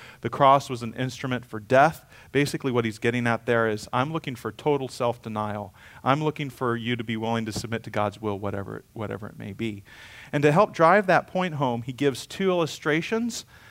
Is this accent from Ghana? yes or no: yes; Ghana; I grew up in Africa, in Ghana, and sometimes driving in the country